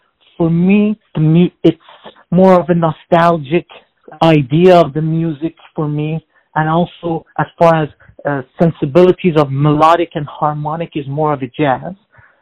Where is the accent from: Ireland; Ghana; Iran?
Iran; now in United States; I was born in Iran, so I'm Iranian. But because of the revolution and all the political situation that happened, we had to migrate to the United States